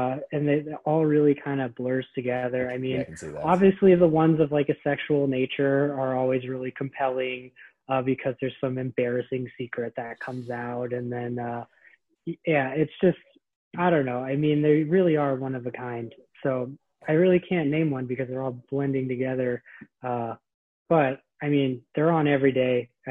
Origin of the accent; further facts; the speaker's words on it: San Francisco, California, United States; I never had a hockey team growing up, and I didn't have a soccer team either because I grew up in San Francisco